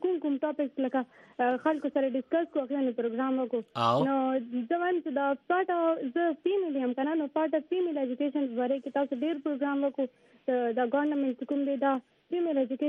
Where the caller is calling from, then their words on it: Peshawar, Khyber Pakhtunkhwa, Pakistan; زه پېښور نه ما ټلیفون کړی دے